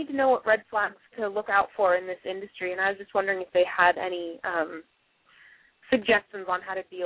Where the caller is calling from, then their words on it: Calistoga, California, United States; Calistoga, California.